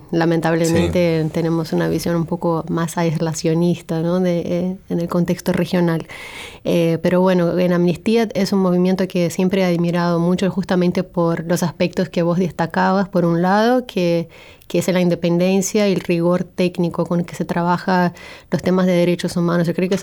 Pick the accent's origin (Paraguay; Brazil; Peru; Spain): Brazil; Sí, soy brasileña. Llevo 8 años en este país, pero soy de Brasil.